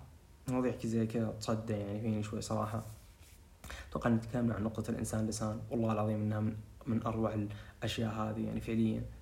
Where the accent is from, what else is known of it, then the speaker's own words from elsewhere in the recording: Riyadh, Riyadh Province, Saudi Arabia; يعني صدق أتمنى إنهم يجيبون القرية هذه عندنا بالرياض